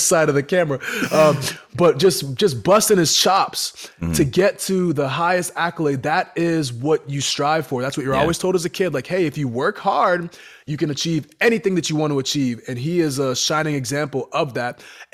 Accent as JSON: {"language": "English", "town": "Boston", "region": "Massachusetts", "country": "United States", "tie": "born or raised there", "said": "Number one, because it took place in Boston, which is my hometown."}